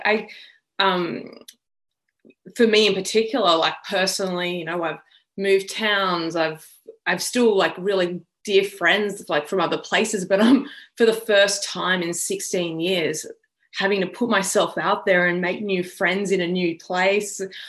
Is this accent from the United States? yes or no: no; Wagga Wagga, New South Wales, Australia; And so now I'm like back in my hometown of Wagga, which has been incredible.